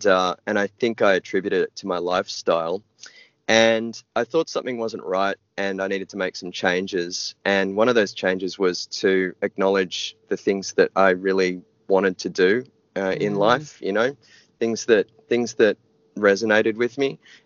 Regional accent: Sydney, New South Wales, Australia; also born or lived in Melbourne; Well, I'm from Melbourne originally. I was born there, but I was raised in Sydney.

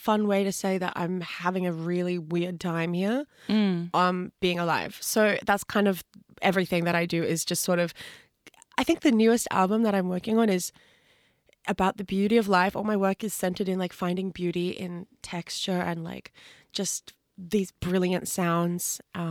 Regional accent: Australia; even though I grew up here in Australia, I ended up playing kind of like him.

